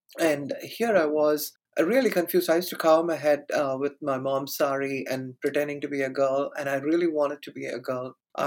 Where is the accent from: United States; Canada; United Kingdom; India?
India; English is a second language; I'm a South Asian and I grew up in India.